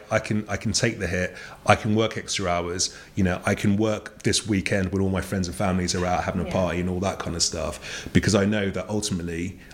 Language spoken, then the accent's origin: English; United Kingdom; I'm proudly British. I'm proudly, you know, West African